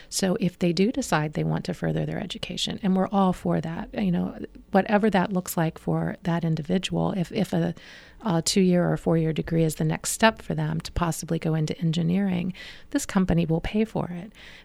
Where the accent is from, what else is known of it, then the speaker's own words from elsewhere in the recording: Circleville, Ohio, United States; I grew up in Circleville